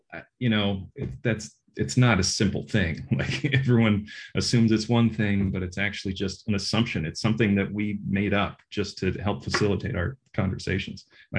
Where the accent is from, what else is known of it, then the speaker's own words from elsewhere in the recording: Geneva, Switzerland; I grew up in Geneva, Switzerland, just surrounded by tons of different languages going on all around me, from Africa or, you know, Asia, or French, which is the primary language over there.